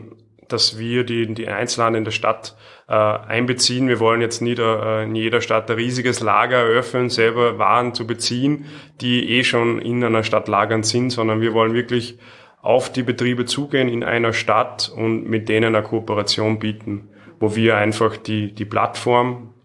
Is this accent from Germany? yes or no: no; Salzburg, Austria; Ich bin aus Salzburg und so war das einfach der erste Step, was einfach sinnvoll war